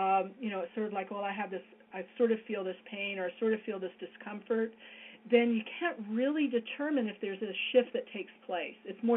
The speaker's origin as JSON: {"language": "English", "town": "Atlanta", "region": "Georgia", "country": "United States", "tie": "born there", "said": "And just to sort of, I don't know, let you know, I was born in Atlanta."}